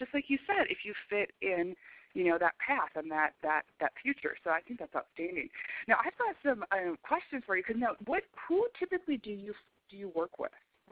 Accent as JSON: {"language": "English", "town": "Chicago", "region": "Illinois", "country": "United States", "said": "I'm from the Midwest originally in Chicago"}